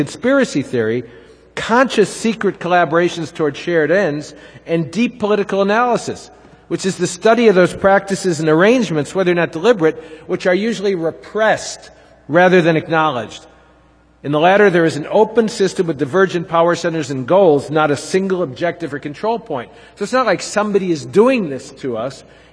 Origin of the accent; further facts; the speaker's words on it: Chicago, Illinois, United States; Now, I learned that growing up in Chicago. Worked with my alderman until I was through college.